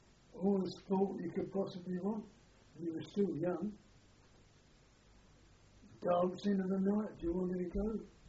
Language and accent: English; Islington, London, United Kingdom; now in Edgware, United Kingdom; Well, for a start, we were living in Edgware, which we came from Islington. That was our home.